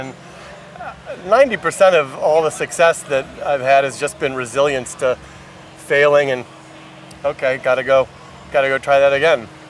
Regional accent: Detroit, Michigan, United States; Born and raised in Detroit.

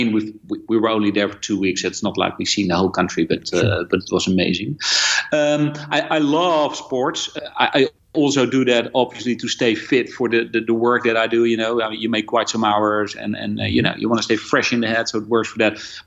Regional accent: Netherlands; first language Dutch; English is a second language; also born or lived in Hong Kong; get a lot of times, being Dutch.

